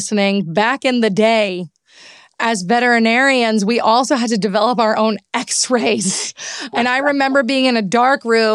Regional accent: New York City, New York, United States; I'm from New York City. I said Queens, and I have to tell you something.

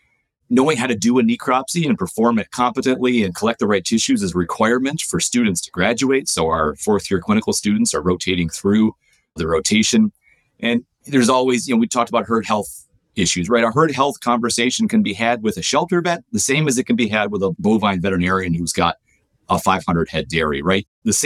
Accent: New York, United States; I'm an upstate New York kid. I grew up in the Capital District, close to Massachusetts, in a very rural part of upstate New York.

